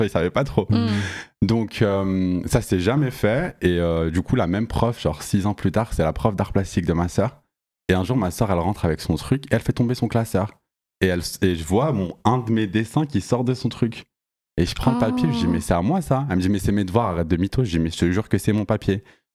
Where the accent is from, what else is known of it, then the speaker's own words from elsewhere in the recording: Villefranche-sur-Saône, Auvergne-Rhône-Alpes, France; Mais je suis à ça s'appelle Villefranche.